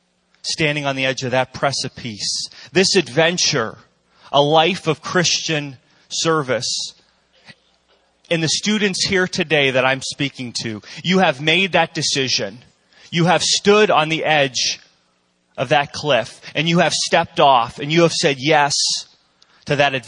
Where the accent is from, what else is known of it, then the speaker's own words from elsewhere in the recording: Pittsburgh, Pennsylvania, United States; I'm from Pittsburgh, Pennsylvania.